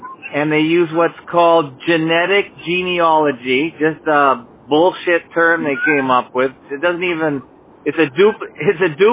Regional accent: Canada; born there; because I was born in Canada

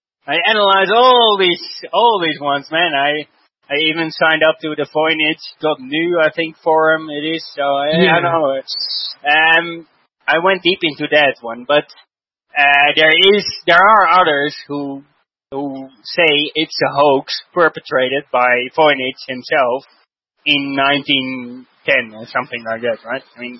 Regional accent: Netherlands; I mean, I'm from Holland, you know, and so it is right in the front garden, right?

